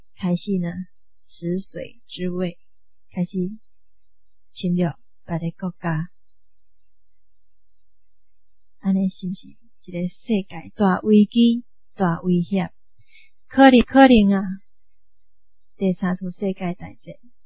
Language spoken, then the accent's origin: Chinese; Taiwan; 这就是我们台湾人的重要性，这也是我们台湾人的责任